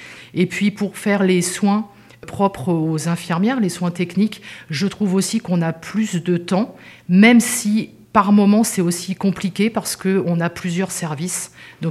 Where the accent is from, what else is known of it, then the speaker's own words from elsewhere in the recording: Île-de-France, France; moi, j'ai 50 ans, je suis originaire des Yvelines, et ça fait, moi, 3 ans que je suis dans la région.